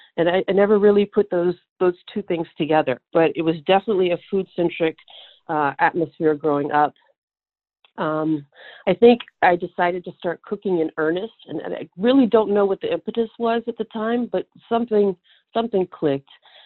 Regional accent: Louisiana, United States; now in Seattle, United States; I am a Cajun girl from South Louisiana originally.

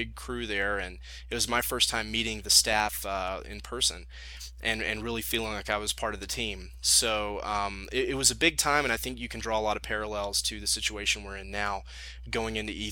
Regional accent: the South, United States; accent: southern; hearing me and my funny southern accent before it was drowned out by hanging out with people who weren't from the south

